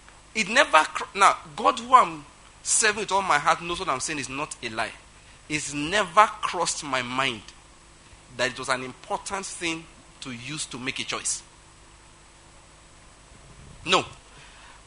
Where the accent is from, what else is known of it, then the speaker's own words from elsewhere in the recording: Ondo, Nigeria; I'm from Ondo State, naturally speaking.